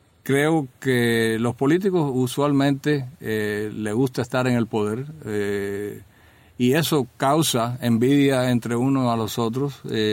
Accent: Havana, Cuba; Me crié en Mantilla, nací en Santo Suárez, allá en La Habana, pero me crié en Mantilla, donde había tremendo gimnasio de boxeo.

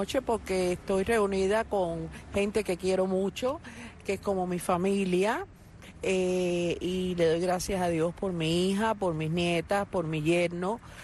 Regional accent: Havana, Cuba; now in United States; De La Habana.

